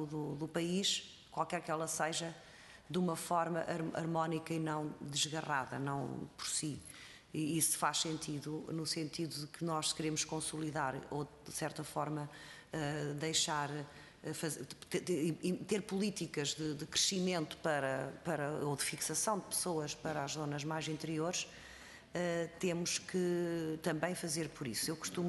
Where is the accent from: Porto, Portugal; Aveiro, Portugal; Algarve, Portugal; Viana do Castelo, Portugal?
Aveiro, Portugal; eu sou do litoral urbano e vocês são do interior rural, sou do distrito de Aveiro, sou eleita por Aveiro